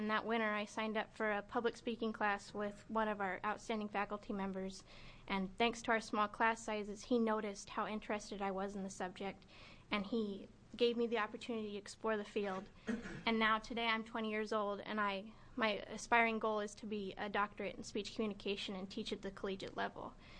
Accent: Redmond, Oregon, United States; I was born in Deschutes County in 1997 and grew up in Redmond, Oregon with my father, where I attended Tumalo Community School and Mountain View High School.

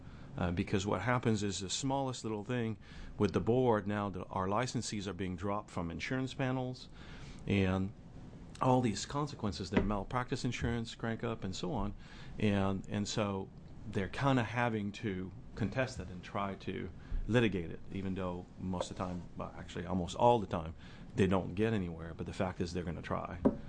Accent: Silverton, Oregon, United States; I did not introduce myself. I'm a chiropractor from Silverton, Oregon, and I'm the chair of the board.

